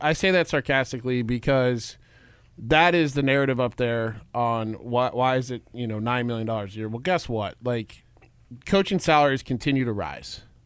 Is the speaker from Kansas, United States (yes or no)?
no; Nebraska, United States; First of all, obviously I'm from Nebraska.